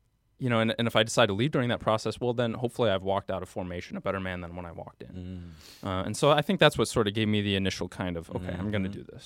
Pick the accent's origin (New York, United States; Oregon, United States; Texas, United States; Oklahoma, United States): New York, United States; Buffalo; But for me, I'm from Buffalo. I went to St. Bonaventure University, which is about an hour and a half south of Buffalo.